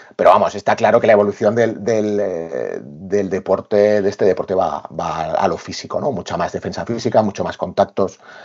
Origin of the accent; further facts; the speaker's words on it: Zaragoza, Aragon, Spain; Ya sabes que soy de Zaragoza